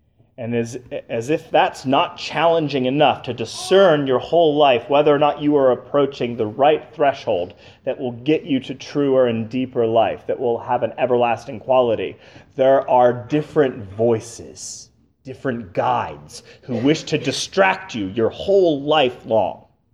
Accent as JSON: {"language": "English", "town": "Harmony", "region": "Pennsylvania", "country": "United States", "tie": "born or raised there", "said": "I grew up in Harmony, Pennsylvania, and we grew up without having immediate next-door neighbors, and we had a very, very large orchard in our backyard."}